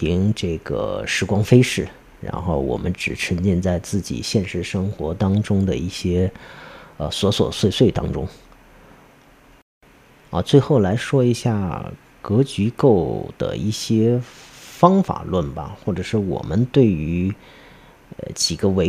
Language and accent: Chinese; China